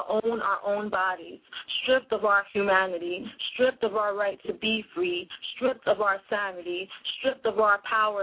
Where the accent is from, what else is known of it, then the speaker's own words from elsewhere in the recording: Bronx, New York, United States; first language Spanglish; since my first language is Spanglish, I'm a third generation Puerto Rican from the Bronx, and that's what we grew up speaking, so you will hear Spanish words in my poetry all the time.